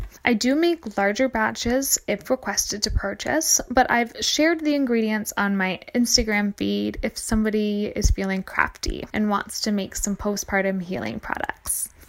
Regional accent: Cobourg, Ontario, Canada; I grew up here in Coburg.

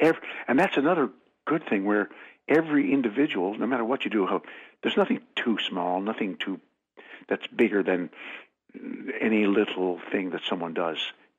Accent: St. John's, Newfoundland and Labrador, Canada; so I'm from St. John's, Newfoundland. I like to tell people I'm from overseas, right?

